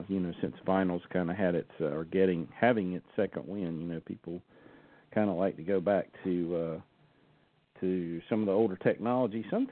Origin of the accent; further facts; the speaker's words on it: the South, United States; accent: Southern; I can't seem to lose my Southern accent